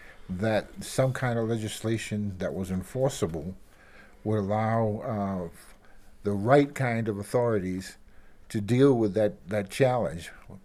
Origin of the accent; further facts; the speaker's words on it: Gallup, New Mexico, United States; also born or lived in Boston; I'm not only from Gallup, I come from Boston